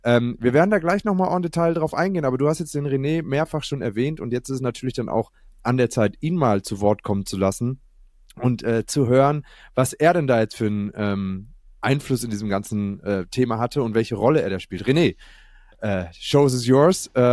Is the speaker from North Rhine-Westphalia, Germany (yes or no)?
no; Hamburg, Germany; Auch in Hamburg, meiner alten Heimatstadt, meinem Geburtsort